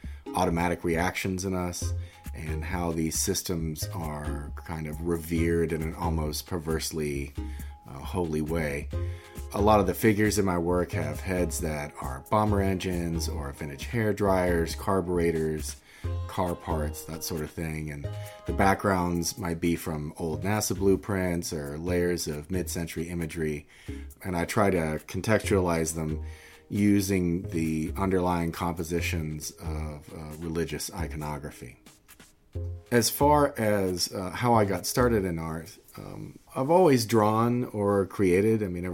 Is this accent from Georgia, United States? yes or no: yes; Macon, Georgia, United States; now in Atlanta, United States; I grew up in Macon, but I've been in Atlanta for almost 30 years.